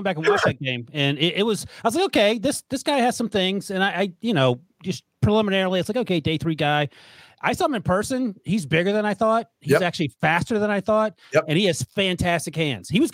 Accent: North Carolina, United States; And I grew up in North Carolina

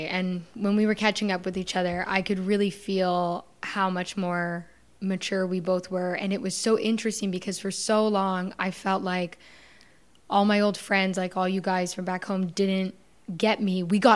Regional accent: Canada; now in Los Angeles, United States; especially being a Canadian that moved

